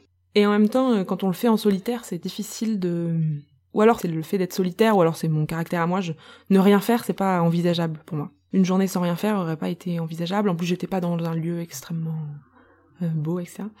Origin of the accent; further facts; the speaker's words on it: Nouvelle-Aquitaine, France; jusqu'à là d'où je viens en France, donc en Dordogne